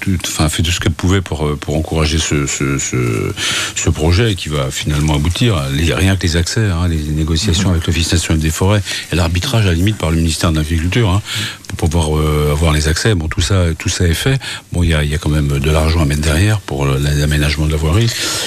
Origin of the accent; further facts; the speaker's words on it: France; Ce qui est difficile chez nous en France